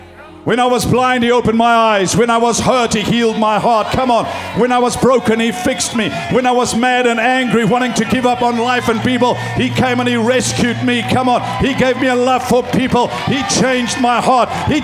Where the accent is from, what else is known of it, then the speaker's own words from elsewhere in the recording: South Africa; I grew up in South Africa. I grew up under apartheid.